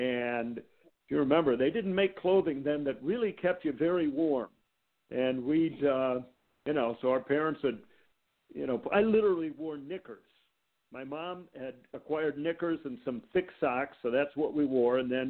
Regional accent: Evanston, Illinois, United States; also born or lived in Chicago; I grew up in suburban Chicago. I grew up in Evanston, where Northwestern University is. So I lived a mile from the city.

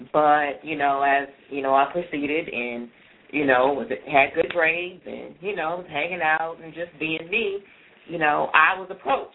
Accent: California, United States; Now, growing up, you know, I'm from California. You know, I wasn't close to any historically black colleges there.

